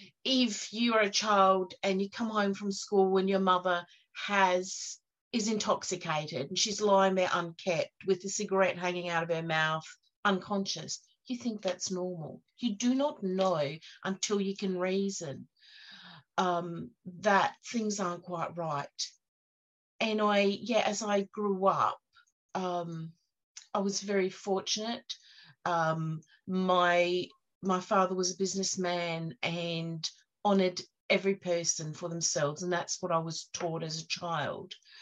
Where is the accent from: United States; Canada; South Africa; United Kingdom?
South Africa; born there; I was born in South Africa.